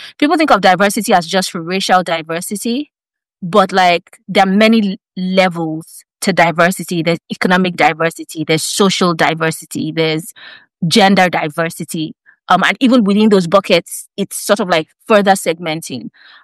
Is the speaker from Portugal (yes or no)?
no; Nigeria; So, for example, Moyo, like we're both Nigerian women, but even on this call, we're deeply, deeply different in many ways.